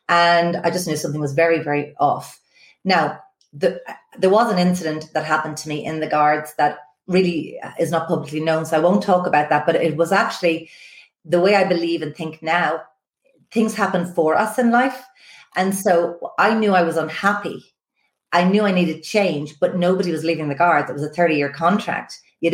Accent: Dublin, Leinster, Ireland; Mountjoy Prison, and I was raised in Phipps, right beside the prison.

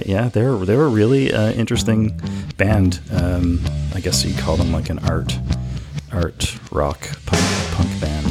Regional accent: Canada; Okay, so that to me is shocking as a Canadian.

